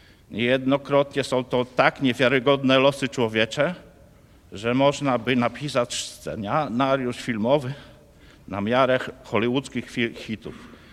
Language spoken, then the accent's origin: Polish; Lublin Voivodeship, Poland; Pochodzę z Zamojszczyzny.